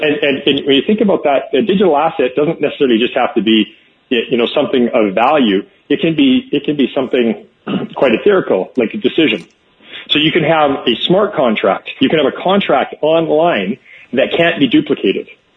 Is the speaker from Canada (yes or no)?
yes; Alberta, Canada; Absolutely, I'm from Alberta.